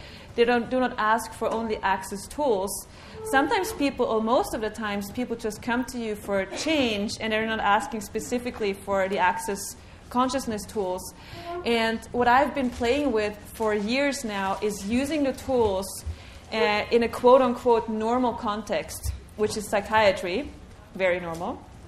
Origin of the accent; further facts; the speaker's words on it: Austria; now in Sweden; I am from Austria, but I live in Sweden.